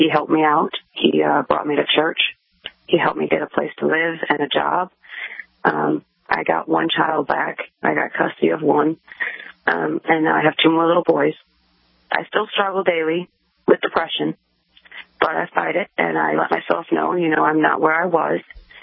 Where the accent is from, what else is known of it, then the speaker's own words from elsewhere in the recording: Wisconsin, United States; moved away as an adult; now in Virginia, United States; I graduated high school at 18, and then I moved to Virginia from Wisconsin.